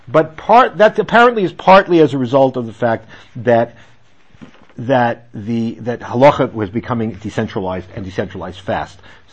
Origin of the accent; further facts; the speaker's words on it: United States; but I know when I was growing up in the States